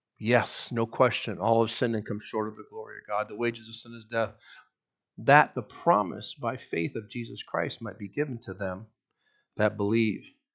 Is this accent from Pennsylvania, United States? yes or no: no; New Hampshire, United States; also born or lived in Vermont; I was born in Vermont. I was raised in New Hampshire. I'm so confused.